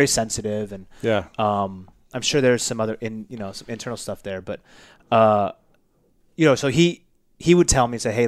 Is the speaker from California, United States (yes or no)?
no; Seattle, Washington, United States; So I grew up in Seattle, single parent household. My father came to the United States straight from Japan, no money.